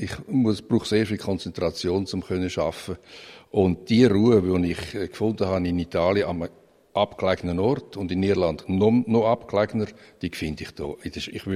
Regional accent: Rapperswil, St. Gallen, Switzerland; Aber ich bin natürlich am See aufgewachsen.

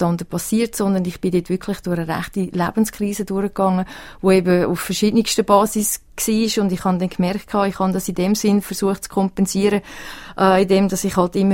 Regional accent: Switzerland; wenn wir als Schweizer mal denken, was sind unsere Grundsportarten?

